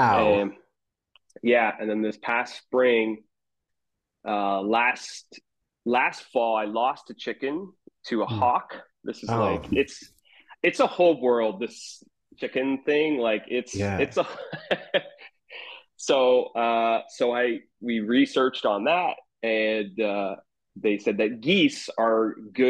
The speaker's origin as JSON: {"language": "English", "town": "Hamilton", "region": "Ontario", "country": "Canada", "tie": "born or raised there", "also_born_or_lived": "Toronto", "said": "I'm from Ontario originally. I grew up in Hamilton, Ontario. I lived in Toronto for a huge chunk of my life, about 10 years or so. And then in 2021, kind of right in the heat of the pandemic, my partner and I, we sold our house in Hamilton"}